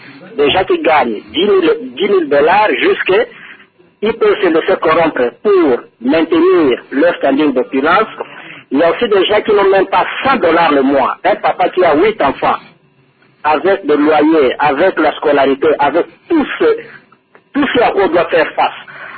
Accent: DR Congo; chez nous en RDC

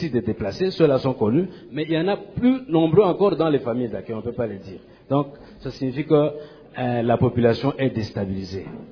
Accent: Djougou, Donga, Benin; Parce que moi, je suis quelqu'un de Djougou.

